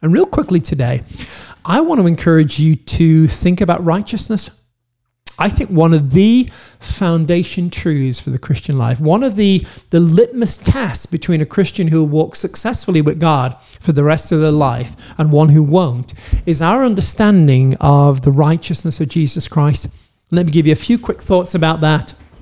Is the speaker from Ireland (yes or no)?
no; United Kingdom; born there; I am British. I may feel British. I may not feel British. It has nothing to do with it. I was born British.